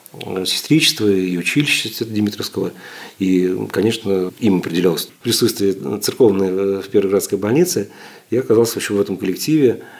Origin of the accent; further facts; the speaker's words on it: Moscow, Russia; born there; Ну, я не был воцерковленным и не был православным. Хотя был крещен в детстве, я родился на Красной Пресне и был крещен также на Красной Пресне в храме Иоанна Предтечи.